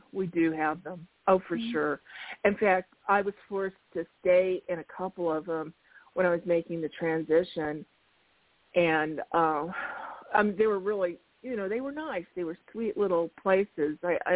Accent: Arizona, United States; I'm from Arizona.

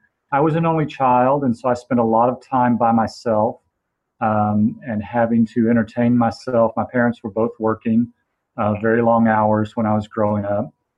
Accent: Houston, Texas, United States; Growing up in Houston, no one really knew what a screenwriter was.

